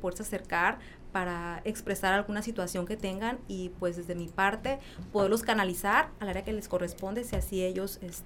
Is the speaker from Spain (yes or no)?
no; Mexico; finalmente todas somos mexicanas